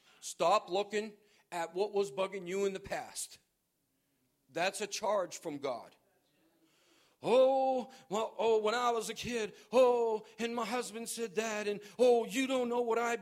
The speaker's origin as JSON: {"language": "English", "town": "Buffalo", "region": "New York", "country": "United States", "said": "Manna was kind of like bread, and birds have wings, and so I'm from Buffalo."}